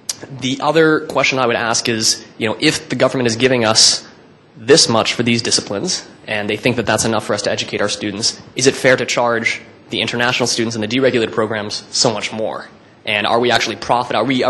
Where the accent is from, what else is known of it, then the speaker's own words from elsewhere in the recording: United States; moved away as an adult; now in Montreal, Canada; Now I'm a Quebec resident. I come from the United States, and I came to McGill, and I really like Montreal, so I stayed here.